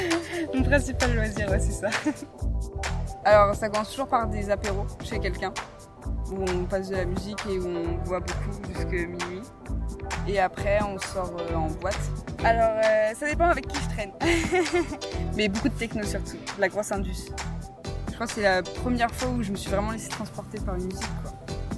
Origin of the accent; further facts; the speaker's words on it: Béthune, Hauts-de-France, France; also born or lived in Rebreuve; Avant, j'étais de Rebreuve et à 7 ans, j'ai déménagé à Béthune et je suis restée.